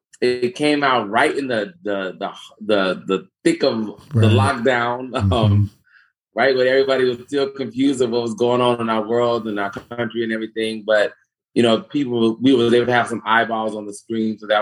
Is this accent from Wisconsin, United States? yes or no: no; Chicago, Illinois, United States; I grew up in Roseland. I grew up in Roseland on 112th at Edinburgh. I went to Percy L. Julian High School. So I was deep in the South, though.